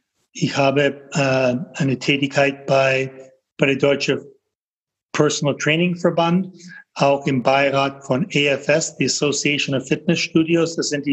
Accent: Toronto, Ontario, Canada; German is a second language; moved away as an adult; also born or lived in United States / Germany / Austria / Italy; now in Europe; Wie man von meinem Akzent hört, selbst wenn ich einen deutschen Namen habe, bin ich in Toronto, Kanada geboren und aufgewachsen, in den USA studiert. Aber einen Großteil meines Erwachsenenlebens habe ich in Europa verbracht, 20 Jahre in Deutschland, habe auch in Österreich, in Italien, lebe seit 6 Jahren in die Schweiz

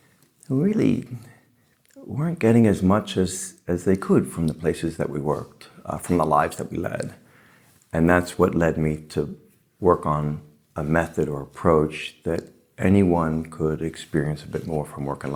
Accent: New York City, New York, United States; Well, I grew up in New York City and my whole life, really, I did what people did, which is you went to work, got a job, worked in big companies my whole life.

